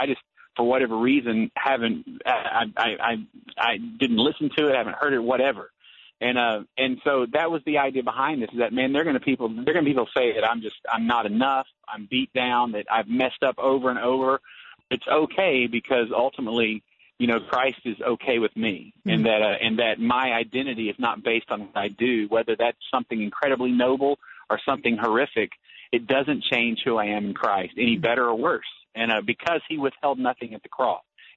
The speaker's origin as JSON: {"language": "English", "region": "Texas", "country": "United States", "tie": "born or raised there", "said": "I call it the redneck route growing up in Texas, or this kind of country vibe."}